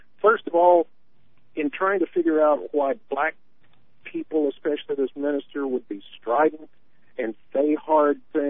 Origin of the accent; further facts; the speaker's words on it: Nashville, Tennessee, United States; I grew up in Nashville, just as you did, Mark.